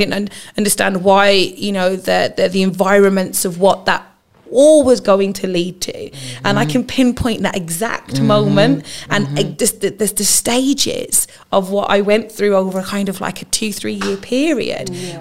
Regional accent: Handsworth, West Midlands, United Kingdom; I went to a girls' school, and because I was from Handsworth.

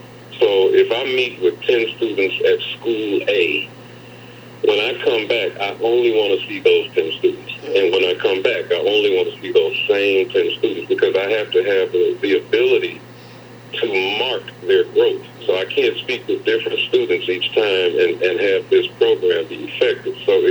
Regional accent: Tennessee, United States; And so why am I being called away from this destination city to my hometown, which is struggling to regain the pre April 4th, 1968 event that changed the trajectory of the city.

